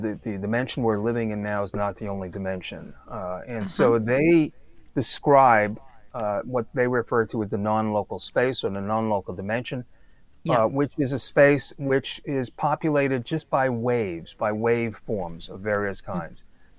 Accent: Brooklyn, New York, United States; So when I moved from the East Coast, I grew up in Brooklyn and taught science in Brooklyn.

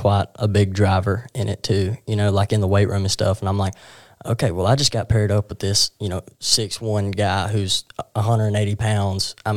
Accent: Fayetteville, Alabama, United States; I'm from Fayetteville High School, a little small town, close to Sylacauga.

